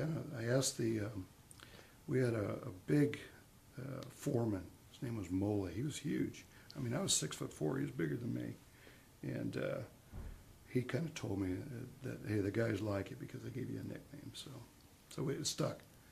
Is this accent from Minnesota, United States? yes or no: no; Salinas, California, United States; I grew up in Salinas as a youngster, a very poor family.